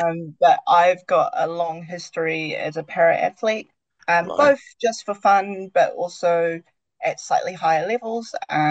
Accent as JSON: {"language": "English", "region": "Auckland", "country": "New Zealand", "tie": "born or raised there", "also_born_or_lived": "Christchurch / Dubai", "lives_now": "Wellington, New Zealand", "said": "Christchurch is actually my hometown, but I grew up between Auckland and Dubai. I finished my degree in innovation in Auckland before moving to Wellington. I've been here since 2019."}